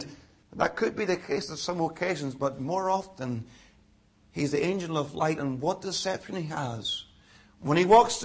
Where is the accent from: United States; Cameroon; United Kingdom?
United Kingdom; Northern Ireland; So I told her I was from Northern Ireland.